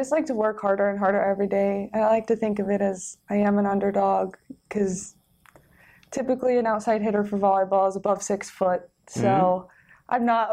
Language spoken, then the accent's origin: English; Berthoud, Colorado, United States; So I'm from Colorado. I'm from a really small town called Berthoud, Colorado. And from being from Colorado, I would always do outdoor activities such as hiking, going to lakes.